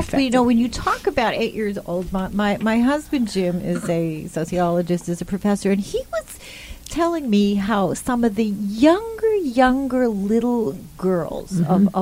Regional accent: Winnipeg, Manitoba, Canada; When I was in 8th grade growing up in Winnipeg, Canada

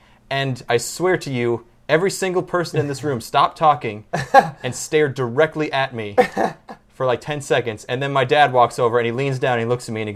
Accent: Canada; growing up in Canada.

